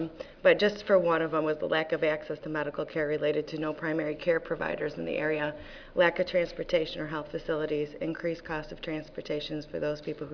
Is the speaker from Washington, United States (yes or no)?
no; Binghamton, New York, United States; I'm from Binghamton, New York, and I had to do a community assessment as a graduate nursing student.